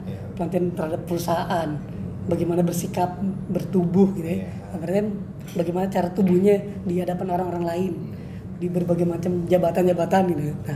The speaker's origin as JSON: {"language": "Indonesian", "town": "Cirebon", "region": "West Java", "country": "Indonesia", "said": "Dalam artian gue orang Cirebon gitu ya, dalam artian gitu, bukan rasis sih. Gue orang Cirebon namun gue punya tata cara sendiri gitu."}